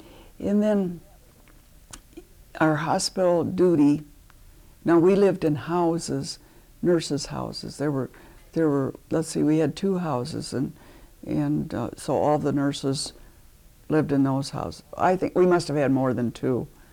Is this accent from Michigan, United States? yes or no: yes; Michigan, United States; lived in Michigan, so I had no idea what it was like. There weren't any black people that lived in my hometown.